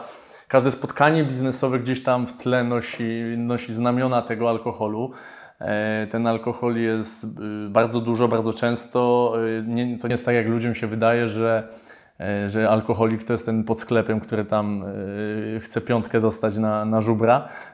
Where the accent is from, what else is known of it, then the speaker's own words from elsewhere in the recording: Kraków, Lesser Poland, Poland; W dzieciństwie, moje dzieciństwo, wychowałem się na krakowskim osiedlu w bloku